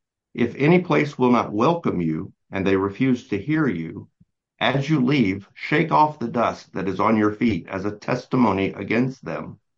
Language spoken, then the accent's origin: English; Southeast, United States; because for a long time growing up in the area where I grew up, I grew up in the Southeast, as we've talked about before. And so this idea of honoring your elders is really important.